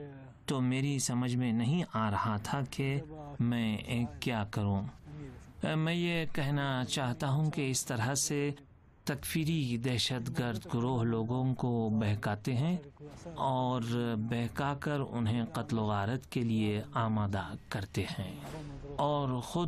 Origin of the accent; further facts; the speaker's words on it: Zahedan, Sistan and Baluchestan, Iran; میں بلوچستان زاہدان کا رہنے والا ہوں۔